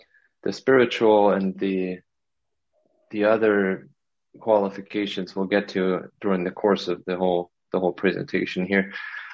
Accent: Germany; This is all back in Germany, by the way. I'm from Germany.

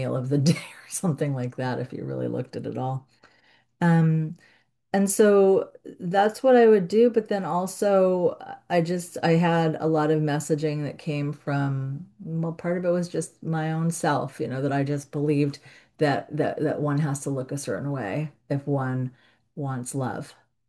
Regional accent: New York City, New York, United States; I grew up in Greenwich Village, New York, and there was like food everywhere.

